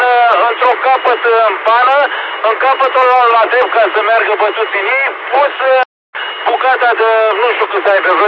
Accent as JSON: {"language": "Romanian", "town": "Pitești", "region": "Argeș", "country": "Romania", "said": "sunt de la Pitești."}